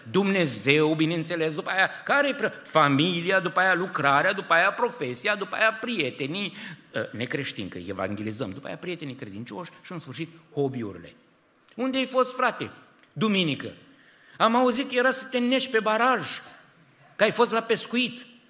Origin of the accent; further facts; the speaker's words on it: Transylvania, Romania; accent: Transylvanian; De unde ești? Ardeal, clar, în vorbire.